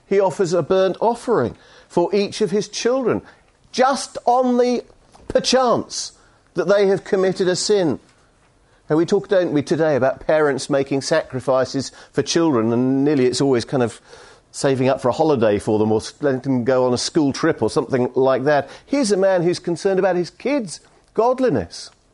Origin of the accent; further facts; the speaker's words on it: St Helens, North West England, United Kingdom; We're from St. Helens, look at the text.